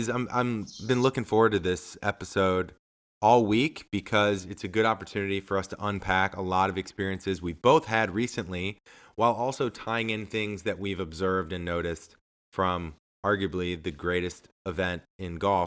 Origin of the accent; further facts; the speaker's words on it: St. Louis, Missouri, United States; I got my partner in crime, our other co-host, Matt Cermak, coming in from my hometown. He's in St. Louis.